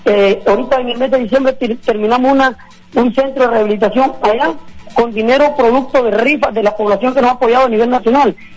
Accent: Honduras; yo aprendí en Guatemala siendo hondureño

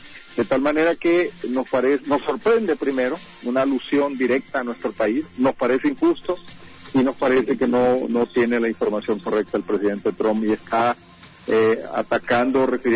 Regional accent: Honduras; somos nosotros los hondureños los que vamos a hacer que nuestro país cambie

